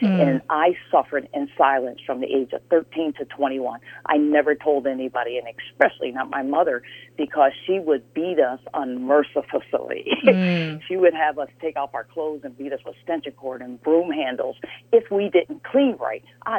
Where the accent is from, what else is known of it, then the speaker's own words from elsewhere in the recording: Norristown, Pennsylvania, United States; I was born and raised in Norristown, Pennsylvania. That's outside of Philadelphia.